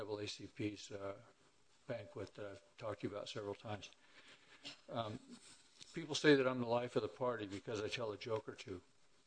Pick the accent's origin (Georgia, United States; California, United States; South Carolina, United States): California, United States; Martinez; from Martinez.